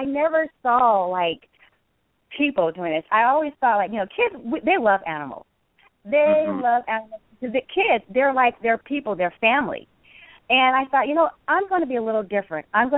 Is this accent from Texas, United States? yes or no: no; San Diego, California, United States; because I'm originally from San Diego, and we were moving there